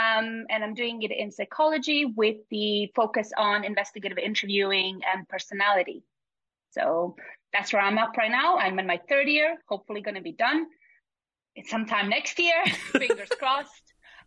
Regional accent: Bosnia & Herzegovina; English is a second language; I've just mentioned I'm from Bosnia, so I started my secondary education, high school in Bosnia.

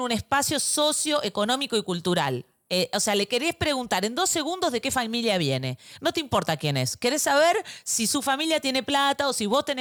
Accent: Argentina; Yo, que soy argentina

